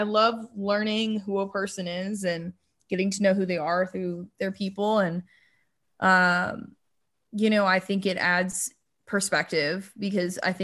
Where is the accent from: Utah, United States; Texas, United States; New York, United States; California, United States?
Texas, United States; Fort Worth; But like, I grew up in Fort Worth, and right. Like, my brother lives in Houston.